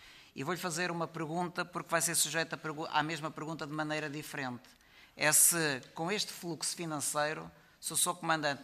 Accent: Portugal; como bons portugueses aguentamos o fado

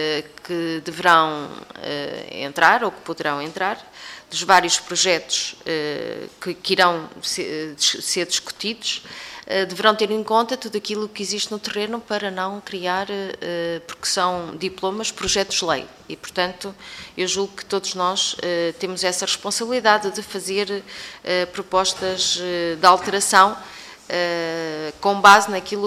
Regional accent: Portugal; enquanto português

